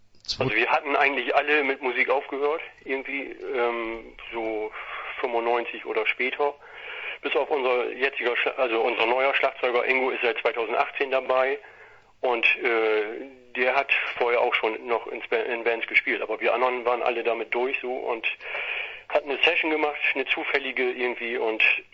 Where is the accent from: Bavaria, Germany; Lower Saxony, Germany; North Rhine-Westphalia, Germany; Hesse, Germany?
Lower Saxony, Germany; Wilhelmshaven; born there; Wir kommen eigentlich gebürtig alle aus Wilhelmshaven. Das ist hier oben am Jadebusen.